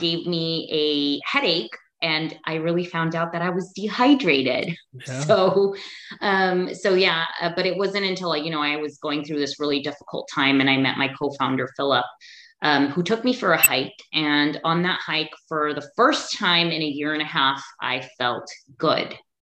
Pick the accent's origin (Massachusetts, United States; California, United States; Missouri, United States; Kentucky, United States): California, United States; Los Angeles; So it's a very popular hike in Los Angeles. Grew up, born and raised in Los Angeles, would go to a lot of parks, not really hike at the time.